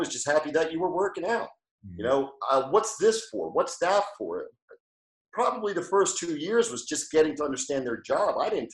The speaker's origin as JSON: {"language": "English", "region": "New Jersey", "country": "United States", "said": "I'm from Jersey."}